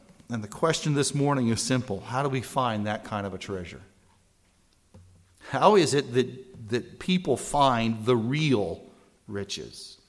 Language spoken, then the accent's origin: English; Missouri, United States; Growing up in Missouri, we all wanted to find Jesse James' cave because we just were persuaded there had to be bank money hidden inside there.